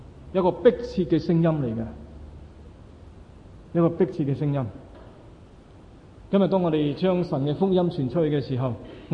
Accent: Hong Kong; 係我香港人好鍾意用嘅名車

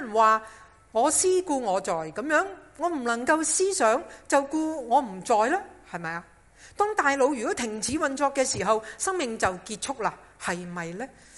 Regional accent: Hong Kong; 对于我们香港人来说，我们真的又等不到的嘛

